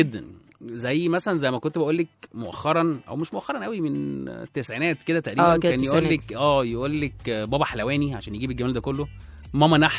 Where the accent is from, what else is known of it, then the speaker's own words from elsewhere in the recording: Egypt; عشان أنا مصري